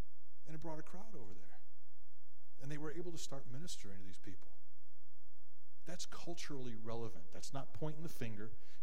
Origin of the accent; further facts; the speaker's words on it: Chicago, Illinois, United States; There are people who hate me because I was born into a white middle-class family in Chicago.